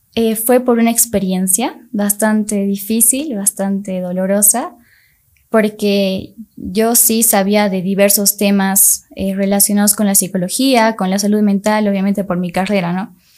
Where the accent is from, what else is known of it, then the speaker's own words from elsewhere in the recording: Bolivia; soy de Bolivia